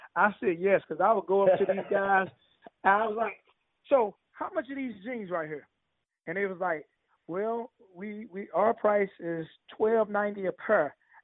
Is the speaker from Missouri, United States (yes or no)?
yes; St. Louis, Missouri, United States; I mean, I'm from St. Louis. You know, I've been a few places in the United States.